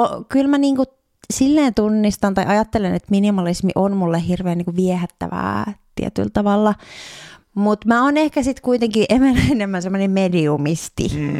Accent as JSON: {"language": "Finnish", "town": "Jyväskylä", "region": "Central Finland", "country": "Finland", "tie": "born or raised there", "lives_now": "Espoo, Finland", "said": "Mä oon Jyväskylästä kotoisin. Okay. Joo, mutta olen asunut kyllä Espoossa nyt jo aika monta vuotta. Vuodesta 2014."}